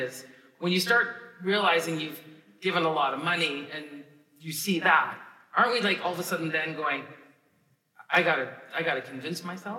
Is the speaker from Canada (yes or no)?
yes; Canada; I'm a basketball fan, but I am a Canadian.